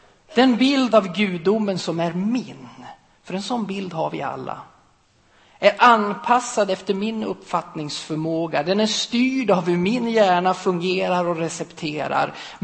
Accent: Alfta, Gävleborg County, Sweden; En av mina kompisar ifrån Alfta, där jag kommer ifrån.

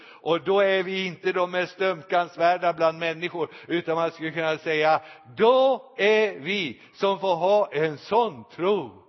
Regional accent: Vårgårda, Västra Götaland County, Sweden; Jag kommer alltså från Vårgårda i Västergötland.

